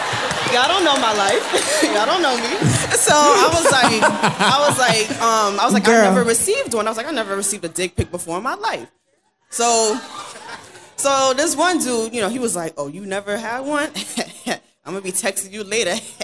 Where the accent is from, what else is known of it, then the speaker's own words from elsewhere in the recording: Bronx, New York, United States; I'm from the Bronx.